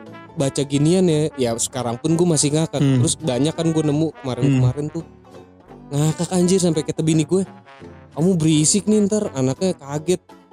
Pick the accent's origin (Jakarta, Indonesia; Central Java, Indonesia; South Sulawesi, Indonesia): Jakarta, Indonesia; Oke, gue juga dari Jakarta pamit ya.